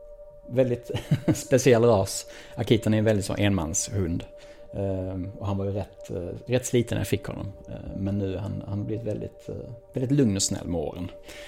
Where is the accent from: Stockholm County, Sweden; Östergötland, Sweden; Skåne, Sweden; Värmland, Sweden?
Skåne, Sweden; Malmö; född och uppväxt i Malmö